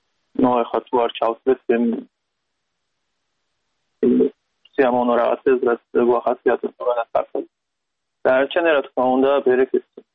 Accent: Saint Petersburg, Russia; now in Georgia; ფაქტურად დავიბადეთ პეტერბურგში და კიდე პასამდე დავლომდი მან, ფაქტურად იქ დავეზარდე

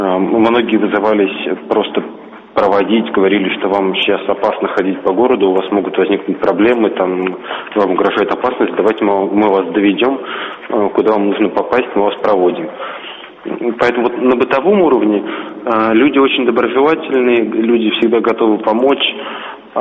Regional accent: Moscow, Russia; мы из России, что мы из Москвы

